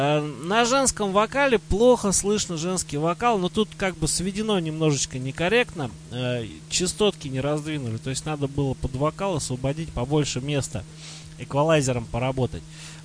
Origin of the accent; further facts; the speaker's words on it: Tula, Tula Oblast, Russia; ты так, как туляк, ты меня должен понять.